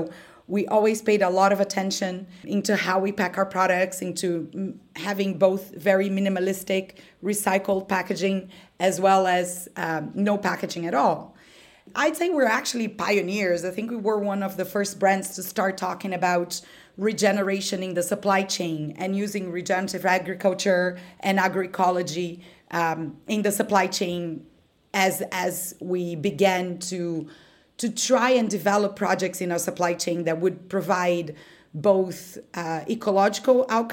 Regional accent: Brazil; English is a second language; now in United Kingdom; I'm from Brazil originally

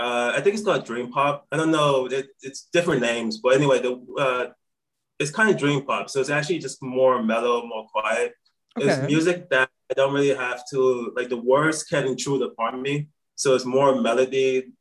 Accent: New Orleans, Louisiana, United States; I grew up in New Orleans, which is the kind of jazz capital of the world.

